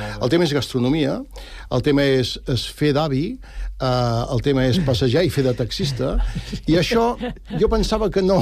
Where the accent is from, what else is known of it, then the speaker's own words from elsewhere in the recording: Sant Cugat, Catalonia, Spain; also born or lived in Calaf / Andalusia; vam tornar ràpidament a Sant Cugat. Vaig néixer aquí a Calaf, al costat de Pons